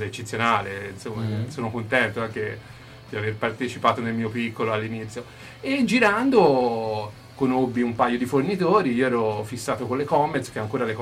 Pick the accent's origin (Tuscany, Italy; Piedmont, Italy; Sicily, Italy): Tuscany, Italy; Rosignano; io sono di Rosignano, di Rosignano